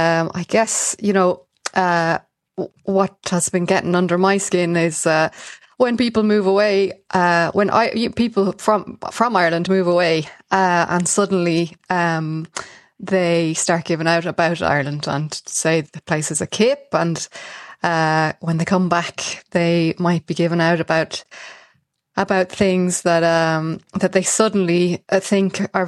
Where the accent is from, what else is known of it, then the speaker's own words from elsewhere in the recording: Malawi; born there; also born or lived in Ethiopia / Vietnam / Zambia; Yeah, I was born in Malawi, and I moved around a lot. I lived in Ethiopia and Vietnam and Zambia